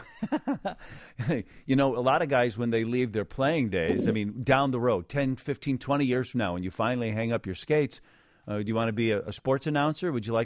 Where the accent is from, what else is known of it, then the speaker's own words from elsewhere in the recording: Chicago, Illinois, United States; born there; I was born in Chicago and then moved away and then came back many years later.